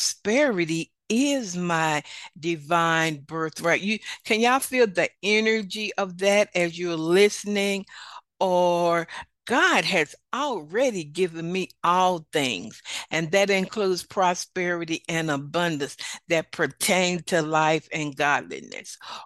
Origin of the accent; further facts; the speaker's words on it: Chattanooga, Tennessee, United States; Y'all know I'm from Chattanooga, Tennessee. My alma mater, Tennessee State University, is in Nashville.